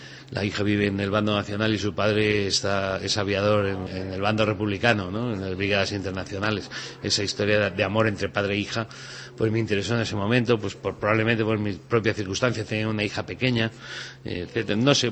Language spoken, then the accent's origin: Spanish; El Salvador; born there; Yo soy nacido en Centroamérica, en El Salvador, de familia vasca, pero yo conocía muy poco Euskadi.